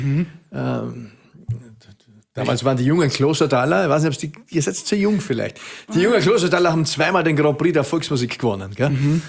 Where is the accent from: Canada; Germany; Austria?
Austria; Vienna; meine Heimat, in Wien bin ich ein Maurer. weil mir Mauer am Herzen liegt. 23. Bezirk, ein Teil davon.